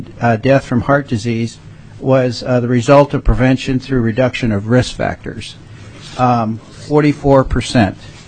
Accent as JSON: {"language": "English", "town": "Wrangell", "region": "Alaska", "country": "United States", "tie": "born or raised there", "lives_now": "Juneau, United States", "said": "I'm a family physician born and raised in Wrangell, Alaska. I currently practice in Juneau"}